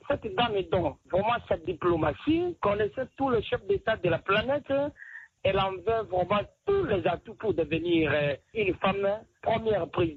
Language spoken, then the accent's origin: French; DR Congo; ont occupé vraiment un pourcentage important chez nous en République démocratique du Congo.